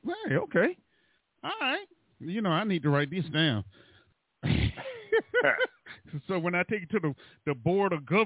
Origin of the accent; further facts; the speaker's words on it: Florida, United States; No, I'm not from the country. I'm not from Texas, y'all. I'm from Florida.